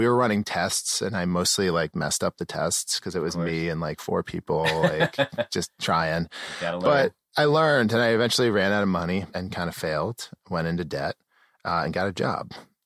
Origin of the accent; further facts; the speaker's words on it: Manhasset, New York, United States; Manhasset, Long